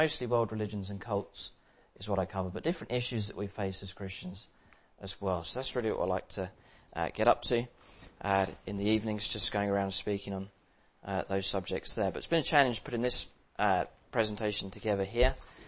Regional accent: East of England, United Kingdom; moved away as an adult; now in Northern Ireland; I'm not from Northern Ireland originally. I'm from Essex. I'm sure you've all heard of that place. But I came over here in 2011 to go to Bible college for a couple of years.

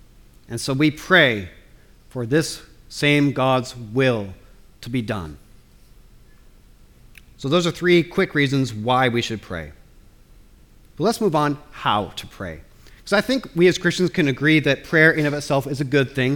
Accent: United States; My home country has utterly lost its mind when it comes to gun violence.

